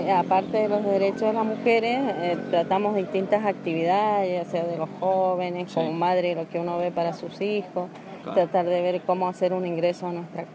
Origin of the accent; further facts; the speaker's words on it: Mendoza, Argentina; moved away; Sí, me encantó porque ahí tengo todas mis familias, mis abuelos. Y después, en el 2000, me vine a vivir acá.